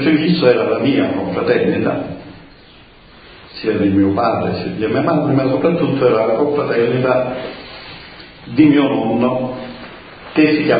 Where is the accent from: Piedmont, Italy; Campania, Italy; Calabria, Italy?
Calabria, Italy; San Nicola da Crissa; Il mio paese si chiama San Nicola da Crissa, che tra Pizzo e Serra San Bruno. Sono vicino alla Certosa